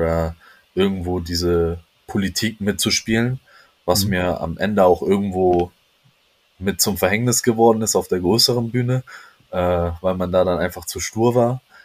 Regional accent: Hamburg, Germany; natürlich will man als Hamburger immer selber sehen, dass der Hamburger Standort aufblüht.

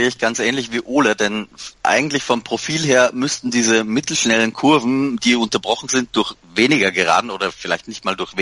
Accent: Austria; Als Österreicher

